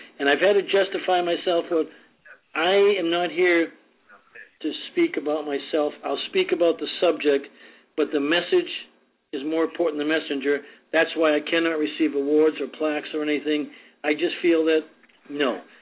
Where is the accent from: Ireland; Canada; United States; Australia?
Ireland; I believe I'm an Irish man, I know I'm Christian.